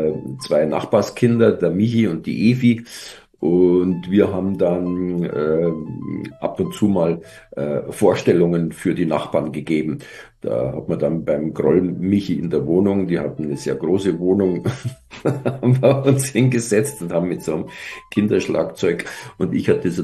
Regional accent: Munich, Bavaria, Germany; bin ich so halb Schwabinger, halb Maxvorstädter. Ah. Also ich bin so ziemlich an der Grenze zum Siegestor da geboren, an der Kalbachstraße.

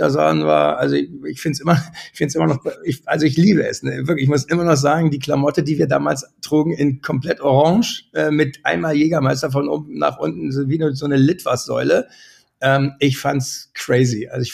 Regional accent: Berlin, Germany; Wenn man als Berliner nach Braunschweig kommt

